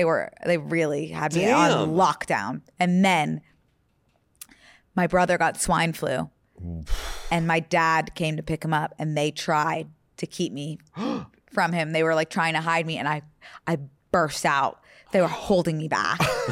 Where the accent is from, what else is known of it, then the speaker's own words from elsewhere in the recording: Philadelphia, Pennsylvania, United States; I'm from Philly or the Philadelphia area that I forget that that's also Pennsylvania.